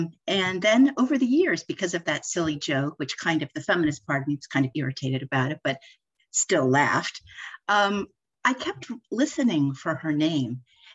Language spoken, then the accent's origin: English; Hawaii, United States; Well, I grew up mainly here in Hawaii.